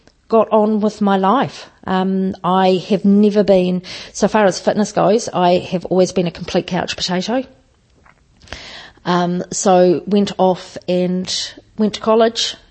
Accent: Wellington, New Zealand; I am a gay woman. I have been Wellington born and bred. I grew up in Newlands, which was a fairly small dormitory suburb. 1972 was the year I was born.

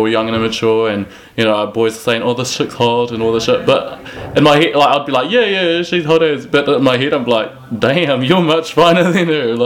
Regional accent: Tauranga, Bay of Plenty, New Zealand; now in Whanganui, New Zealand; I'm 21, and I only lived in Whanganui for coming on 2 years, so I'm originally from Tauranga.

